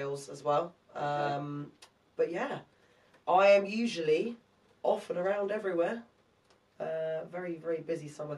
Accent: Eaton Ford, East of England, United Kingdom; I grew up in St. Nitz.

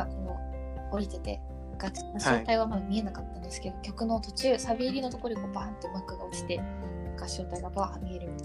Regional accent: Nagasaki, Japan; 私は長崎県出身の、シンガーソングライターで、まあ、長崎県というところで自然にたくさん触れて育ちました。自然児です。

